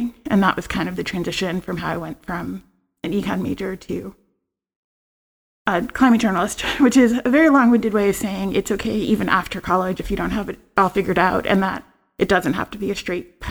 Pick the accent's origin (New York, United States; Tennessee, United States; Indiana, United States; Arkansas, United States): New York, United States; New York City; I grew up in New York City. I grew up riding transit.